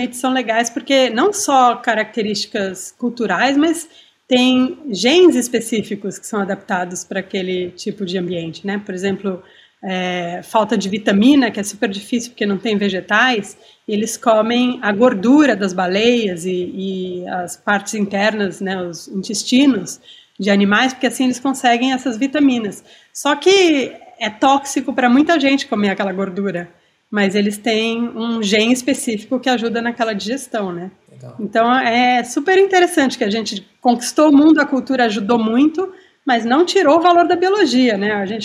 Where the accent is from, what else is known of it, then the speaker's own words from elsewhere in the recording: Brazil; moved away as an adult; now in United Kingdom; sou brasileira, fiz a graduação e o mestrado aí, e depois vim fazer o doutorado na Inglaterra